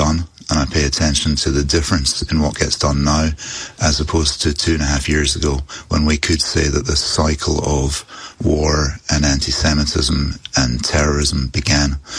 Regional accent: United Kingdom; because we are British.

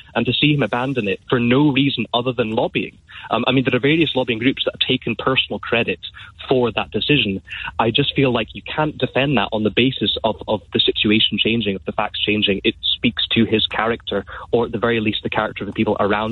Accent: Scotland, United Kingdom; also born or lived in England; I moved up from England after the last election, after the 2019 election. I moved back up to Scotland.

